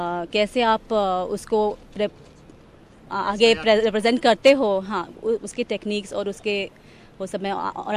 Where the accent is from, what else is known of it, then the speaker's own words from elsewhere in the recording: Mumbai, Maharashtra, India; now in Melbourne, Australia; मैं मुंबई से हूँ … और मैं बच्चों को आर्ट सिखाती हूँ यहाँ पे मेलबर्न में।